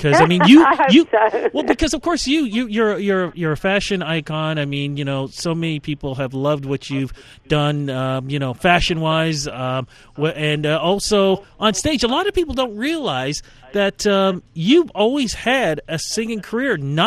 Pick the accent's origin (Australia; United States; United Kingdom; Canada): Canada; As a Canadian, red and white, waving the big maple leaf